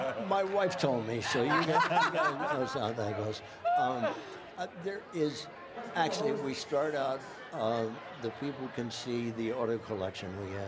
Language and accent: English; Virginia, United States; now in Arizona, United States; I didn't realize that I was part Indian until I moved from Virginia to Arizona, because there was no problem in Virginia. Most Southerners are mixed with Indian